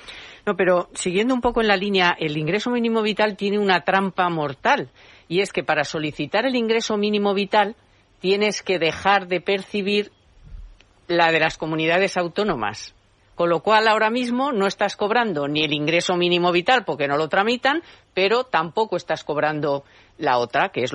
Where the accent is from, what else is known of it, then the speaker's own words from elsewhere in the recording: Spain; somos los españoles los que entre nosotros tenemos que cubrir todo